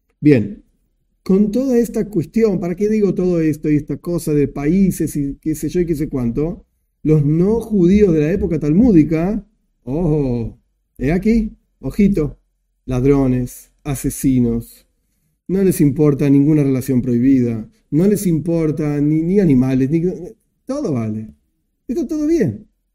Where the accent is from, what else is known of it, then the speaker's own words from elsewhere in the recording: Argentina; me duele muchísimo decirlo porque yo soy argentino también